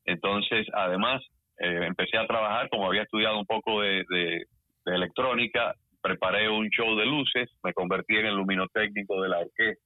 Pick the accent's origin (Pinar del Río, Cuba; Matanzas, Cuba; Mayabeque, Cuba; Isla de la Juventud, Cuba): Matanzas, Cuba; Yo nací hace 62 años en Matanzas, en Cuba. Yo nací en el barrio, en una clínica que quedaba en el barrio de Versalles.